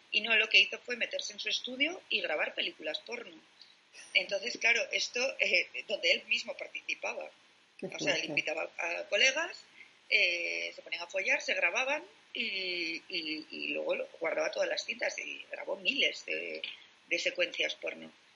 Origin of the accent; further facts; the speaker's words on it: Madrid, Community of Madrid, Spain; en mi caso yo soy de Madrid